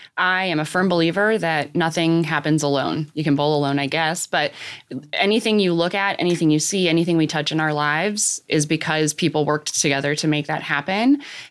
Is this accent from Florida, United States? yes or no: yes; Florida, United States; So I grew up in Florida